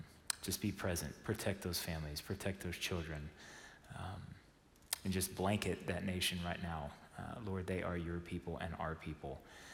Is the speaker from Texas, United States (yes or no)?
yes; Texas, United States; I am a Texan in New York. I'm a Texan in Colorado, wherever I go.